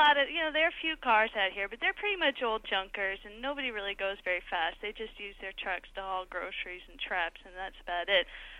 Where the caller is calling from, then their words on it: Islesford, Maine, United States; I'm calling from Islesford, Maine.